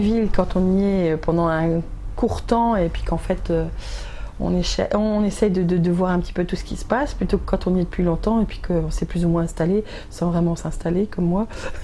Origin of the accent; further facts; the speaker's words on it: Centre-Val de Loire, France; Mais bon, je suis originaire de Sologne. D'accord. Sologne du Loir-et-Cher, hein, en fait, à côté de Vierzon. À deux pas du Cher.